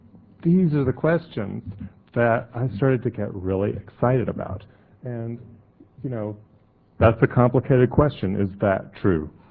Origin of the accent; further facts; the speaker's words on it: North Carolina, United States; To situate myself, I grew up in Appalachia in the western part of North Carolina. And when I grew up, I was aware of two Jewish families in my community and one Catholic family.